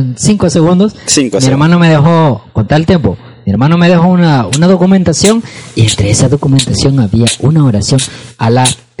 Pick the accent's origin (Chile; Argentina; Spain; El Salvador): El Salvador; como nosotros, como salvadoreños, no tenemos tal